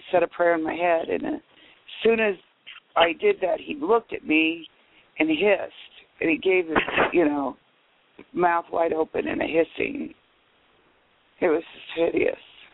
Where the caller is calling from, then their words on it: Nebraska, United States; I'm from Nebraska.